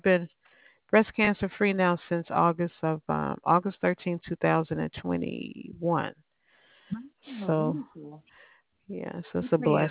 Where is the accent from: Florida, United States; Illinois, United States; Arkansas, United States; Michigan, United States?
Illinois, United States; Chicago; now in Georgia, United States; I was just telling my daughter I wanted to see some snow. I'm from Chicago.